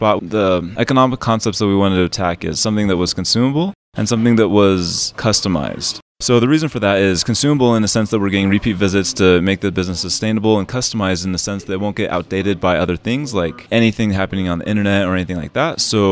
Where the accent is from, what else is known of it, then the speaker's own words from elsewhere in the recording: United States; Yeah, I grew up on a little farm out east of town and went to school here, went to a couple different high schools, but spent most of my time at this Monte Vista High School.